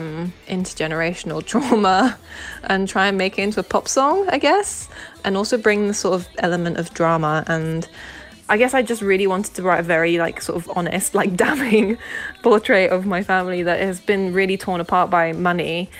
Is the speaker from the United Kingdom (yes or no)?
yes; London, United Kingdom; a teenager growing up in London